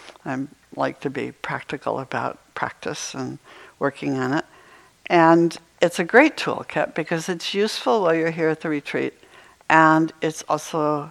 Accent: Maine, United States; just like I used to have snow days when I was growing up in Maine

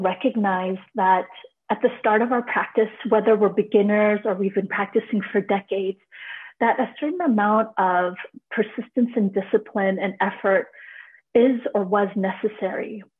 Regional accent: Canada; born there; Even though I was born in Canada, there was still that always kind of hanging over me.

